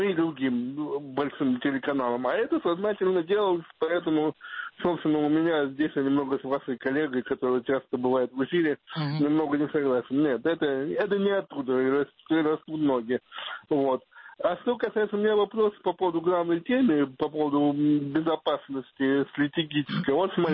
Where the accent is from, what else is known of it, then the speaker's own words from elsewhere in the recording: Moscow, Russia; born there; В Москве, я могу себя москвичом, не коренным, конечно, назвать, но москвичом, просто я родился в Москве.